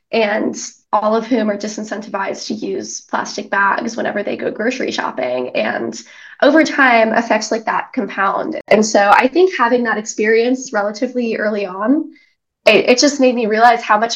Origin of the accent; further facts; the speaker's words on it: Lake Oswego, Oregon, United States; So in getting involved with the Sustainability Advisory Board in Lake Oswego, Oregon, which is my hometown